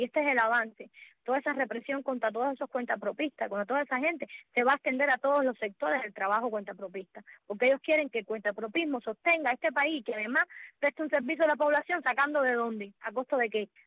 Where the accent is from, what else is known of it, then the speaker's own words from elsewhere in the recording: Cuba; lo digo como cubana, que tiene dos hijos